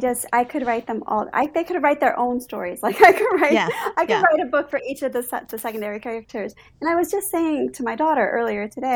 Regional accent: Massachusetts, United States; I grew up in Massachusetts on the water. So the water to me is just like magic.

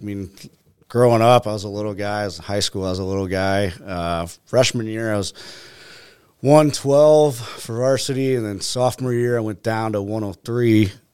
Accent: O'Fallon, Missouri, United States; also born or lived in Florissant, United States; So I was born in Florissant, unincorporated county, St. Louis County, out till about third grade, and then we moved out to O'Fallon.

